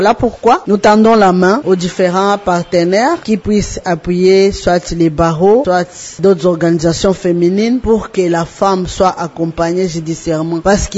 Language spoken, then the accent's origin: French; Maniema, DR Congo; Chez nous au Maniema